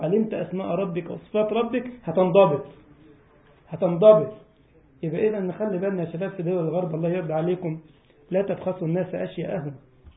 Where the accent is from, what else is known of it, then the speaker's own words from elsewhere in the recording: Egypt; وانت عارف المثل اللي عندنا في مصر